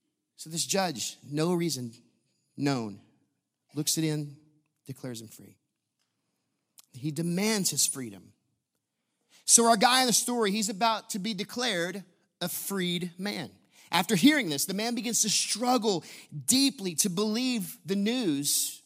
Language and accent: English; Huntsville, Texas, United States; Now, growing up in Huntsville, Texas, the way I did, I was very well versed with the prison system.